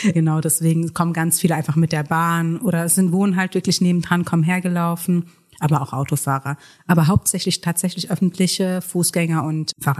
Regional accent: Heidelberg, Baden-Württemberg, Germany; Also ich bin ursprünglich aus Heidelberg. Ich bin auch hier geboren in Elisabeth.

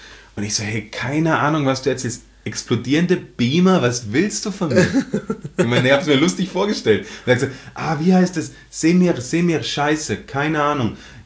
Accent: Germany; now in Austria; ich komme aus Deutschland, wohne in Österreich

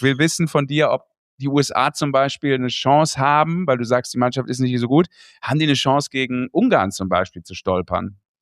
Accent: Düsseldorf, North Rhine-Westphalia, Germany; da bin ich ja als Karnevalist und gebürtiger Düsseldorfer dann sofort im Kostüm zu Hause.

